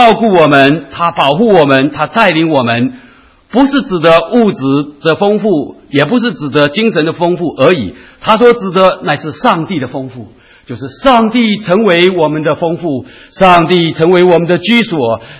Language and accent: Chinese; China; 我们常常中国人喜欢说十全什么十美